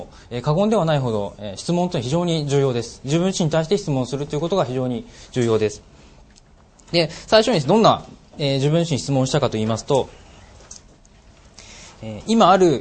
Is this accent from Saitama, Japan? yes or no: yes; Saitama, Japan; born there; 私は1979年埼玉県の生まれです。ちょうどインベーダーゲームがブームになった頃に生まれました。